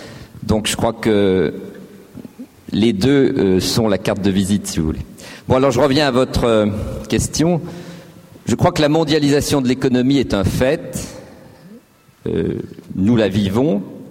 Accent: Lyon, Auvergne-Rhône-Alpes, France; born there; Je suis né à Lyon en 1945, fils d'immigrés italiens, et je suis un produit de l'éducation nationale française.

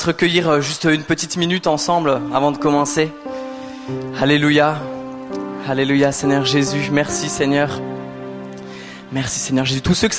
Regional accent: Paris, Île-de-France, France; Enfin, moi, je suis de Paris, c'est pour ça.

